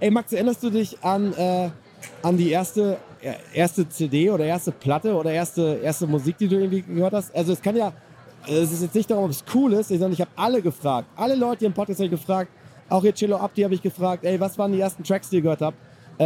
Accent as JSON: {"language": "German", "town": "Quakenbrück", "region": "Lower Saxony", "country": "Germany", "said": "Wir kommen beide aus Quakenbrück, haben da irgendwie eine gute Zeit."}